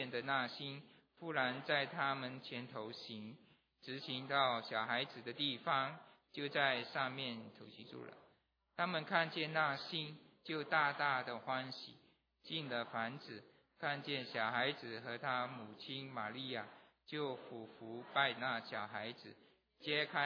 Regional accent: Miri, Sarawak, Malaysia; 我小的时候马来西亚是在梅里长大的啊，梅里是一个小地方

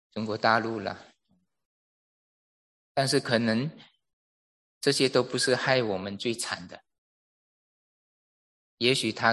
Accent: Malaysia; 我可以讲因为我马来西亚来的，我是局外人

